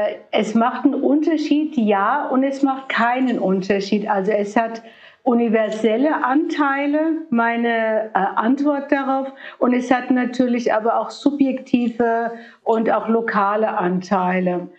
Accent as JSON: {"language": "German", "town": "Fulda", "region": "Hesse", "country": "Germany", "tie": "born or raised there", "also_born_or_lived": "Turkey", "said": "Also ich bin hier in Fulda aufgewachsen, bin in der Türkei geboren, in Fulda aufgewachsen"}